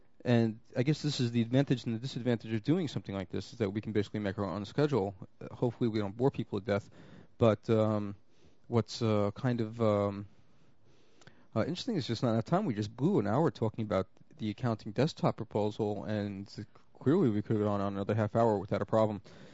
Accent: Brooklyn, New York, United States; I'm from Brooklyn. Not only am I from Brooklyn, but I was 13 years old in 1976 when the Saturday Night Fever disco craze was first hitting.

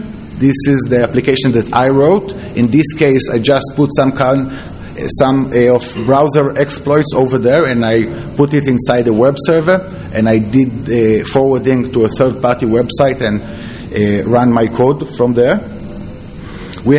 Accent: Israel; I come from Israel. Okay, we are single CD country. We have one XP installation in all Israel.

